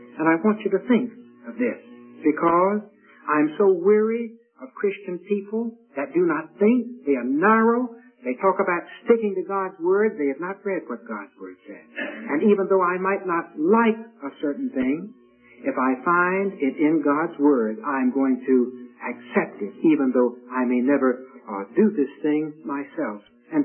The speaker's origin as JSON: {"language": "English", "region": "the South", "country": "United States", "said": "Well, we don't like that, perhaps because we're from the South."}